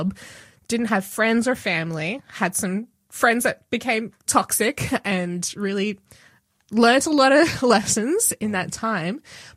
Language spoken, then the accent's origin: English; Queensland, Australia; And I'm a Queenslander. I need the sunshine.